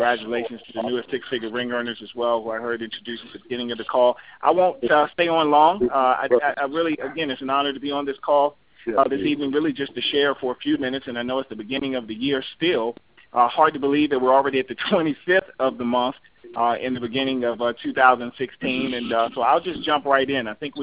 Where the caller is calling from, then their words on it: Maryland, United States; I'm calling in from the Maryland area